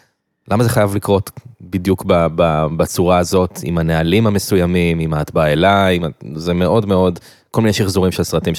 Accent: Sharon, Israel; אני מהאזור השרון, שזה אומר שאני... מה זה? זה כלום.

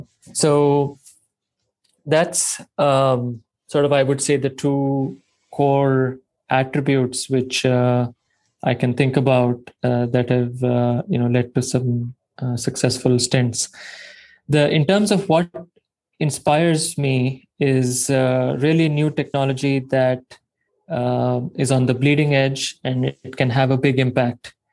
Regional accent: India; So I was born and raised in India, did my, you know, background in technology and computer science.

